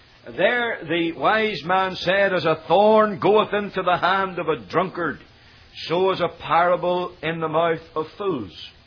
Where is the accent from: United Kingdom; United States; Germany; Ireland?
United Kingdom; I come from Britain.